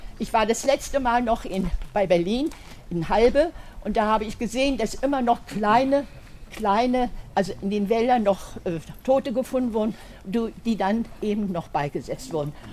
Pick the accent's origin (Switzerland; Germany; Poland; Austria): Poland; East Brandenburg; moved away; Ich habe übrigens noch das Schicksal der Vertreibung erlebt. Ich komme aus Ostbrandenburg und da wurden wir dann von den Polen vertrieben. Und dann kam ich auf langen Umwegen nach Münster